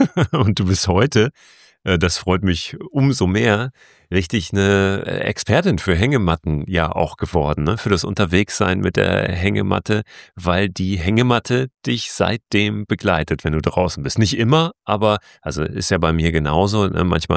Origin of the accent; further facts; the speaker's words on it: Hamburg, Germany; Wir kommen beide aus Hamburg